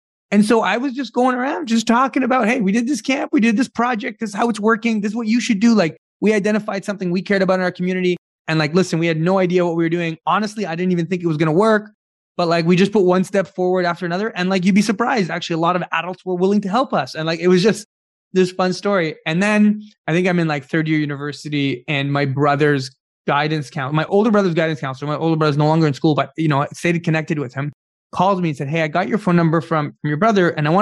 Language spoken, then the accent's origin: English; Ottawa, Ontario, Canada; we grew up in Vanier of Ottawa. So, I mean, coming as newcomers to Canada, we were in low-income housing.